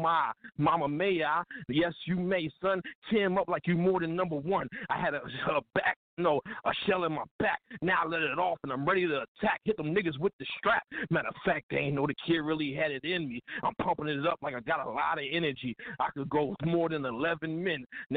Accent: Trenton, New Jersey, United States; I'm from New Jersey, Trenton, New Jersey, as well.

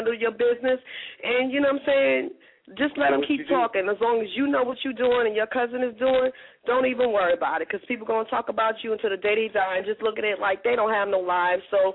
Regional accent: Queens, New York, United States; I'm from New York. I'm from Queens, New York, too.

